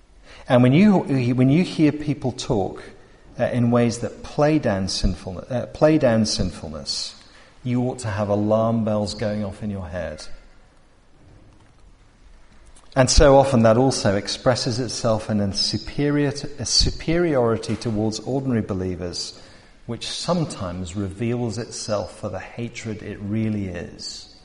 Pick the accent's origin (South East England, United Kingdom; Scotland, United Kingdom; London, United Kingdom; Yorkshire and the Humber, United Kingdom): Scotland, United Kingdom; Now, you can tell that I'm properly Scottish when I'm watching sport.